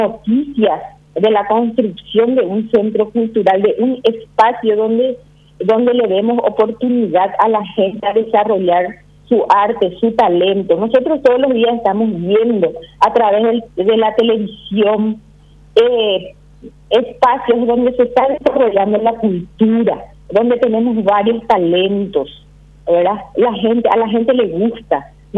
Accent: Paraguay; como ciudadana, como paraguaya

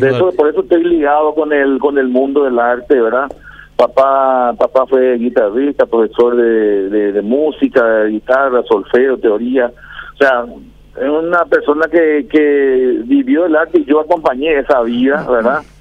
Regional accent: Asunción, Paraguay; born there; yo tengo 56 años, yo nací en Asunción, hoy estoy radicado en Andaria, hace 26 años estoy por el Alto Paraná trabajando, ya estoy jubilado

